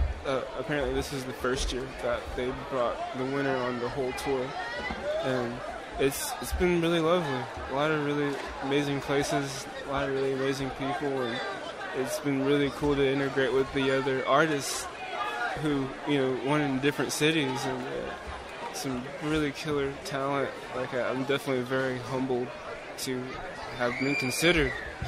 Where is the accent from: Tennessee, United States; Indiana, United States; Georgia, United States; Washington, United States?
Georgia, United States; Columbus; I mean, where I grew up back in Columbus, Georgia, we had like a little small group of people